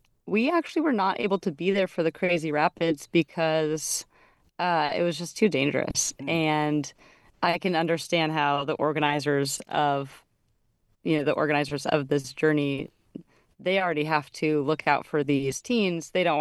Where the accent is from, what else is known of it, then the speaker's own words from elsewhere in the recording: Portland, Oregon, United States; I was actually born and raised in Portland, Oregon. So, I'm a city girl